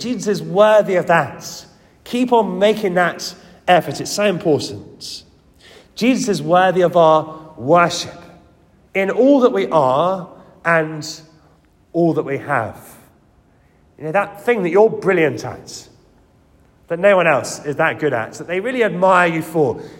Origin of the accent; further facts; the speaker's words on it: United Kingdom; I guess as British people, we do like fences, don't we?